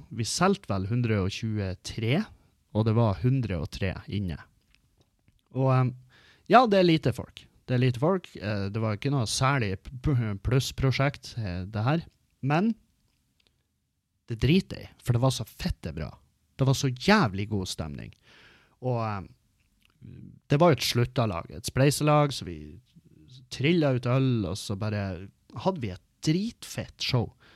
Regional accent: Meløy, Nordland, Norway; det beste showet jeg gjorde, det ble hjemme i Meløy.

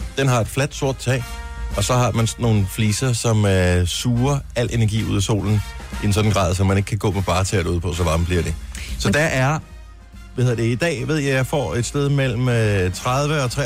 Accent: Region of Southern Denmark, Denmark; fordi at som fynbo, så det der med at tale svensk med nogen, det fungerer ikke rigtigt.

